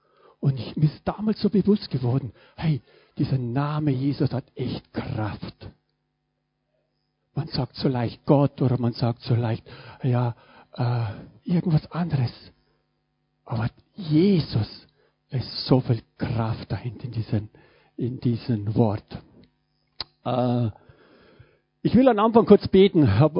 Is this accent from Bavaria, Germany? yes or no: yes; Bavaria, Germany; ich komme aus Bayern und meine Eltern waren Landwirte, also ich kenne das Leben auf dem Bauernhof und wir waren so typisch auch so katholische Familie